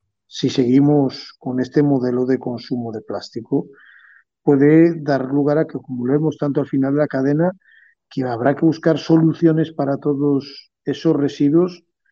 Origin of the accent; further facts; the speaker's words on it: Galicia, Spain; Yo soy gallego y en las playas gallegas es fácil encontrar un elemento plástico que está con las redes de pesca